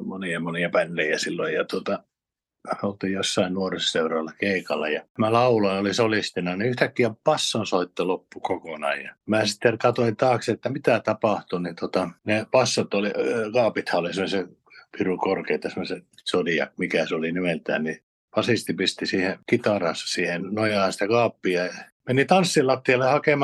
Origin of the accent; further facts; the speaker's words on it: Kalajoki, North Ostrobothnia, Finland; Kalajoella ja Pohjanmaalla, mistä mä kotoisin Kalajoelta